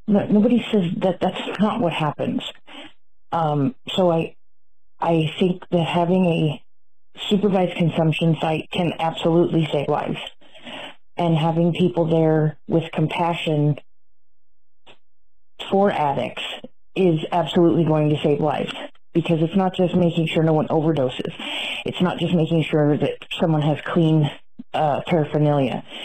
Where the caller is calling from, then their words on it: California, United States; Hey, Jesse. Hey, Brittany. … I'm calling from California